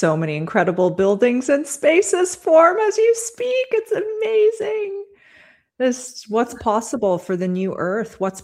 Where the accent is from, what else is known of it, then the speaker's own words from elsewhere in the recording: Toronto, Ontario, Canada; I grew up in Toronto, and, you know, it's just not a question.